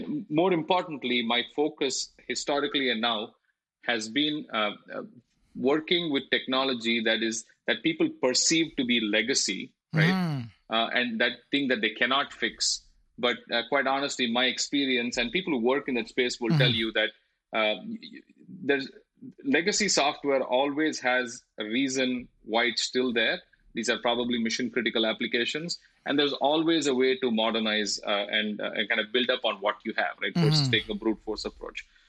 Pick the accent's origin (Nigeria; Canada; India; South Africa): India; Chennai, Tamil Nadu; moved away as an adult; now in United States; I was born in Chennai in the south of India. So I grew up there. And then I moved here for grad school.